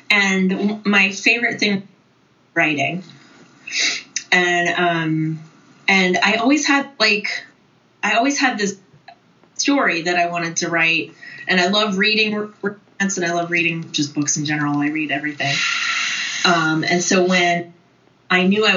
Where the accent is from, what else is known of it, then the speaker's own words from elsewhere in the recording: New Jersey, United States; moved away as an adult; So I grew up in New Jersey. Then moved to California when I was in my early 20s